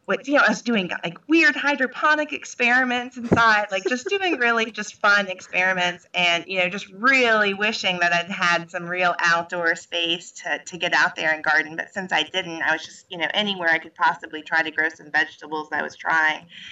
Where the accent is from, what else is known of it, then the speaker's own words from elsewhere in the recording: North Carolina, United States; also born or lived in New York; I'm not. And actually, I grew up originally, I'm from North Carolina. And, you know, I grew up in the suburbs and was very ambivalent about the outdoors.